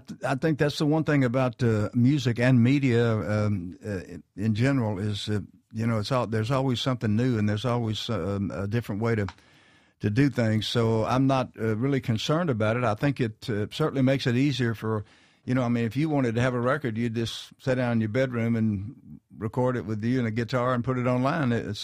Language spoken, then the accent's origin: English; Houston, Texas, United States; I'm Texas. I'm from Houston, Texas.